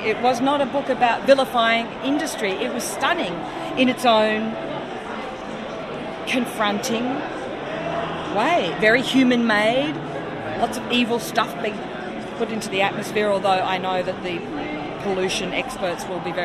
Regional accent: Australia; I'm an Australian

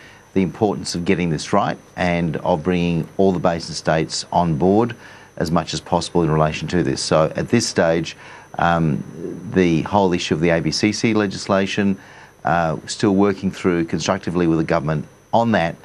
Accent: South Australia, Australia; my home state of South Australia.

